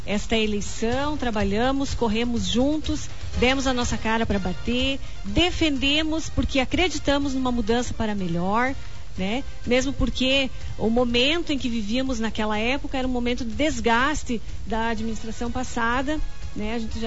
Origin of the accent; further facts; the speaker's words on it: Francisco Beltrão, Paraná, Brazil; eu sou de Francisco Beltrão, nasci aqui, minha família é daqui, cresci nesta cidade